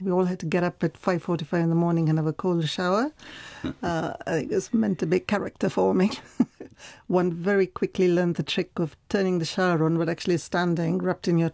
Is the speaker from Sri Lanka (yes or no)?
yes; Sri Lanka; also born or lived in Chennai, India; Yes, I was born in Chennai, but then my father actually lived in Sri Lanka, so my primary schooling was in Sri Lanka. And it was a very particular kind of upbringing, just because at that point it was called the Socialist Republic of Sri Lanka.